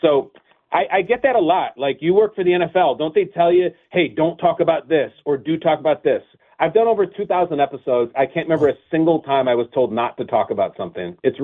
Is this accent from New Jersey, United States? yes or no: no; Chicago, Illinois, United States; Listen, I'm from Chicago. I born and raised in Chicago.